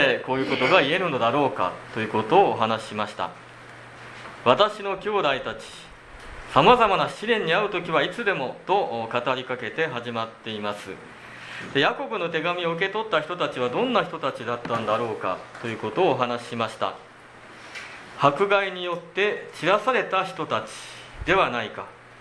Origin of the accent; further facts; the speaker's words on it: Setouchi, Japan; 帰ってきて改めて瀬戸内側の暑さに、自分もそこで育ってきたので慣れてると思ったんですけれども